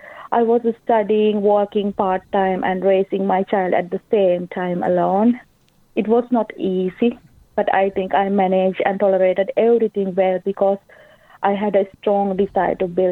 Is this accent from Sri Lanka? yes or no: yes; Sri Lanka; English is a second language; moved away as an adult; now in Kuopio, Finland; Actually, I was a nurse in my home country, Sri Lanka. So I am from Sri Lanka.